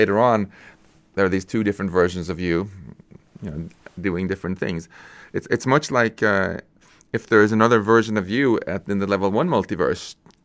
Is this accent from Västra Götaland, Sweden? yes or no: no; Stockholm, Stockholm County, Sweden; So now all your particles are either in my hometown of Stockholm or they're not.